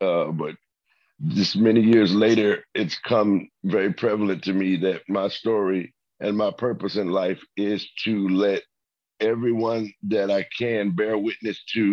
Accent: Memphis, Tennessee, United States; And, you know, I'm from Memphis, Tennessee, so I have a connection to a lot of hip hop and rap groups.

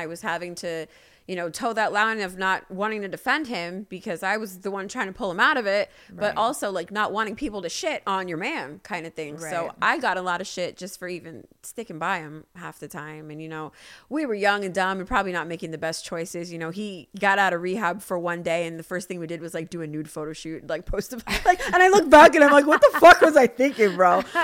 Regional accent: Queens, New York, United States; I grew up, you know, that apartment that I grew up in Queens, I mentioned that my dad was the super of the building.

